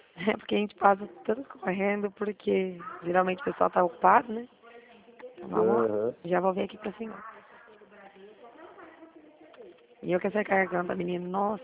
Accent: Dracena, São Paulo, Brazil; Eu nasci e fui criada em Dracena.

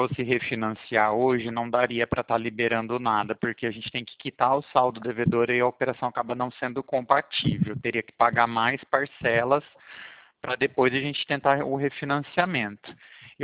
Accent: Pirassununga, São Paulo, Brazil; eu sou de Pirassununga, interior de São Paulo.

